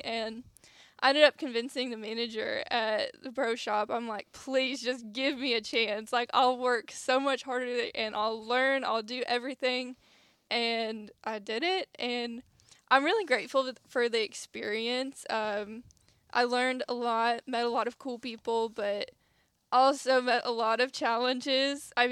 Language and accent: English; Illinois, United States; Me, I grew up in Brown County, which is the Golden Triangle of Illinois.